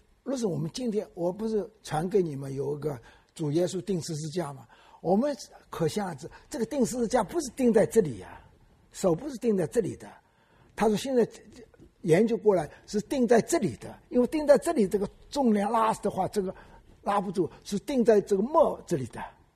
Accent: China; 你们知道我们中国人从前

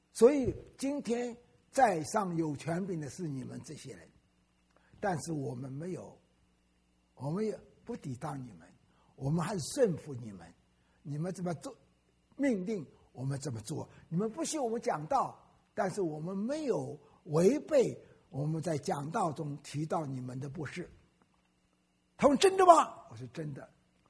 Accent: Wenzhou, Zhejiang, China; 温州是我的老家，所以我去呢， 我觉得年纪大了，我快90岁的人了

